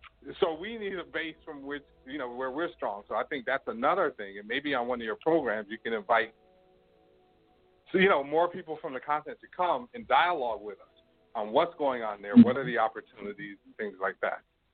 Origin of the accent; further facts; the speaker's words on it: New York, United States; now in Toronto, Canada; I'm from New York.